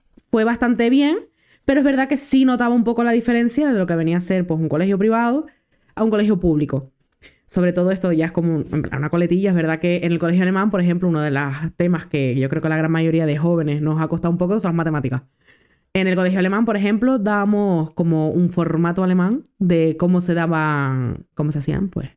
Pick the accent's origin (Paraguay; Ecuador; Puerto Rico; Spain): Spain; Tenerife, Canary Islands; yo soy de la isla de Tenerife, nací aquí, llevo toda mi vida en Tenerife